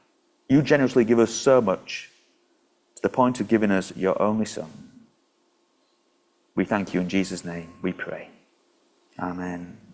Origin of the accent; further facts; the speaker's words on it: Yorkshire and the Humber, United Kingdom; I mean, I'm a Yorkshireman.